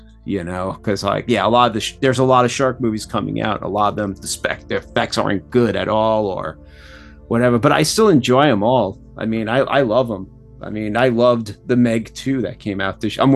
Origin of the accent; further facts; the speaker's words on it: New York, United States; like, growing up in New York, like Channel 5, Channel 9, Channel 11.